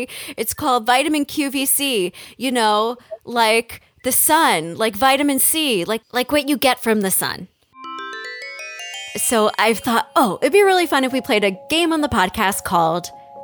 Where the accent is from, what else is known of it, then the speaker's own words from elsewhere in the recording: New Jersey, United States; Yeah, I call her Ma. I'm from New Jersey, so it's no Mom. It's Ma.